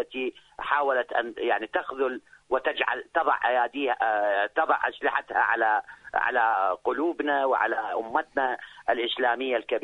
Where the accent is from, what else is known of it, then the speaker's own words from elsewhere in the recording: Iraq; نحن كعراقيين لم نرد لأخذ الثار